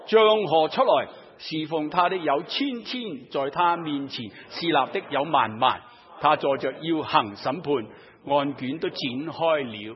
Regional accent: China; 我们中国人古代有个皇帝，他的名字就叫做秦始皇了。

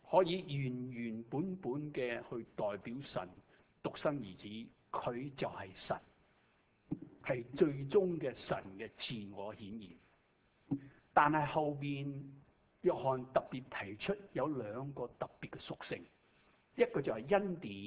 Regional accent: Shanghai, China; 我系上海人，你知道系咪啊

